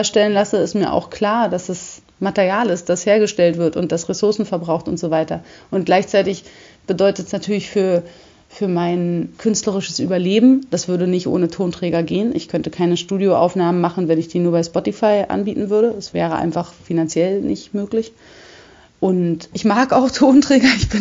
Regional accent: Berlin, Germany; Ich bin 79 geboren in West-Berlin, genau, und bin erstmal in Charlottenburg aufgewachsen. Ja, so Akademikerhaushalt, ganz sorgenfreie, privilegierte Kindheit irgendwie.

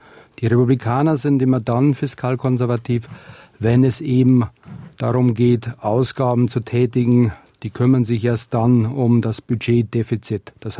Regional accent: Germany; Wir müssen jetzt als Deutsche, als Europäer selber souveräner denken lernen.

